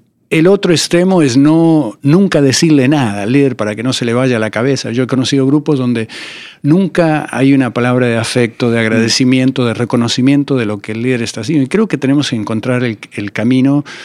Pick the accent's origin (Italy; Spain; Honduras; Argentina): Argentina; yo soy de Argentina y lo veo qué ha pasado